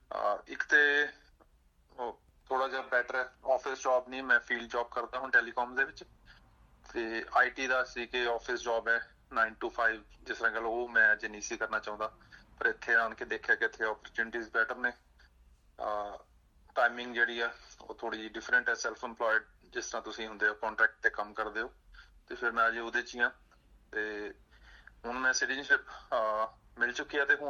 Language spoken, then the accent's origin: Punjabi; Amritsar, Punjab, India; moved away as an adult; now in Australia; ਮੈਂ ਜੀ ਬੇਸਿਕਲੀ ਅੰਮ੍ਰਿਤਸਰ ਤੋਂ ਬਿਲੋਂਗ ਕਰਦਾ